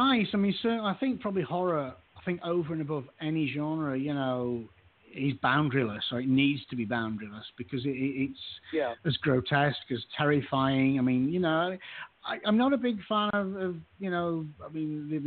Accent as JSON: {"language": "English", "region": "England", "country": "United Kingdom", "said": "I am English."}